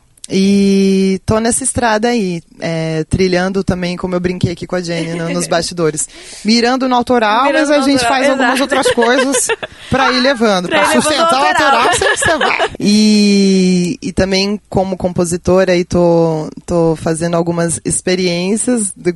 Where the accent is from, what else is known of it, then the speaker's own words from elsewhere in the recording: São José dos Campos, São Paulo, Brazil; da minha cidade, eu sou de São José dos Campos.